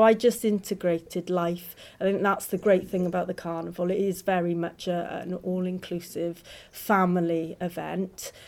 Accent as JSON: {"language": "English", "town": "Porthcawl", "region": "Wales", "country": "United Kingdom", "tie": "born or raised there", "said": "I was living in Cardiff at the time of the carnival, but I moved to Porthcawl, which is my hometown, and it is beautiful."}